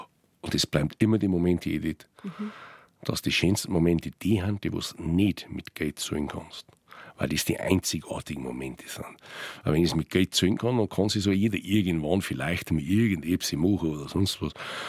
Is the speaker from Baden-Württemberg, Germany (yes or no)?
no; Bavaria, Germany; Aber ansonsten ist es natürlich mein Heimat. Das heißt, also ich bin da drüben aufgewachsen.